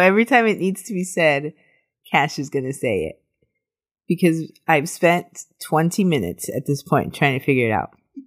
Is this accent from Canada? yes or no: no; United States; I think it's like because we're butchering it because we're American and it's French.